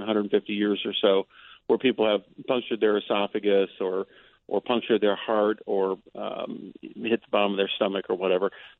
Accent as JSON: {"language": "English", "town": "Michigan City", "region": "Indiana", "country": "United States", "tie": "born or raised there", "said": "as a little kid growing up in Michigan City, I had really extreme fears, low self-esteem, inferiority complex."}